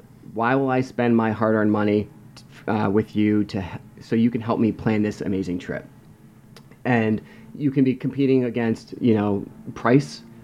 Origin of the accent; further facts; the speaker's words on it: Washington, District of Columbia, United States; I'm from the Washington, D.C. area, and I'm an avid traveler.